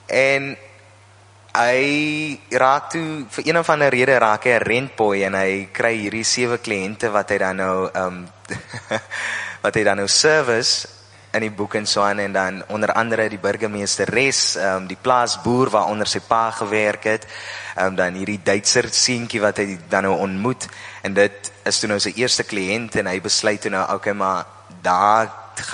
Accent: Oudtshoorn, Western Cape, South Africa; born or raised there

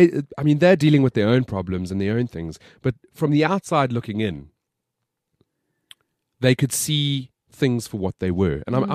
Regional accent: South Africa; it's a huge reminder of where we're from. And South Africa, yes, I'm proudly South African.

